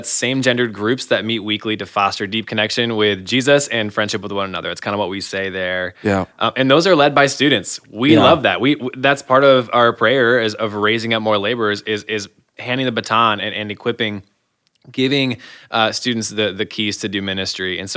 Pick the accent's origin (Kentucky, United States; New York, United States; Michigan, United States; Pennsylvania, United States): Michigan, United States; Born and raised in Michigan.